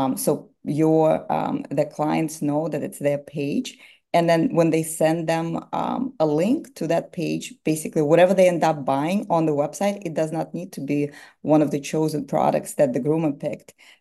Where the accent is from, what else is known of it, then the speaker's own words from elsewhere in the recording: Russia; moved away as an adult; now in United States; I'm from Russia, he's from Italy. We came here a long time ago, as young adults.